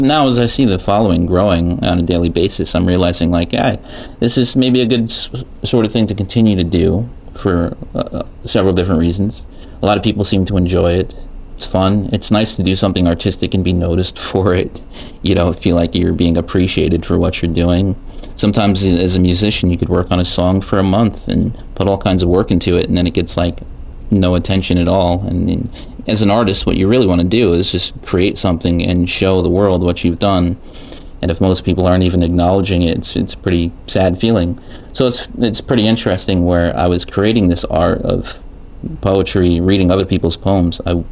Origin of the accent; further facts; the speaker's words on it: New York, United States; But if I grew up here in New York, so, you know, Orange County, New York, which is about an hour from Manhattan, and it's pretty culturally diverse.